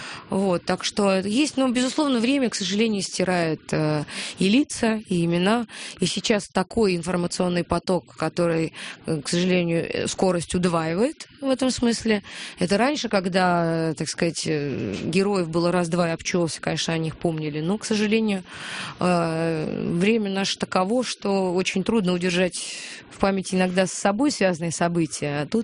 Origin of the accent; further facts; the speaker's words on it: Moscow, Russia; Вообще, да, я москвичка. Я люблю очень Москву.